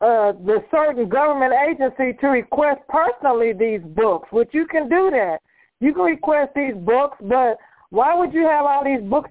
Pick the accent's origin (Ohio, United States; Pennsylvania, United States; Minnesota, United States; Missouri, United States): Missouri, United States; I'm from Missouri, state of Missouri